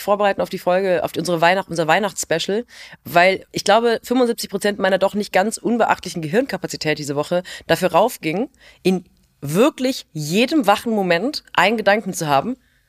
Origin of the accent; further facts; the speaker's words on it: Rhineland, Germany; ich bin auch Rheinländerin.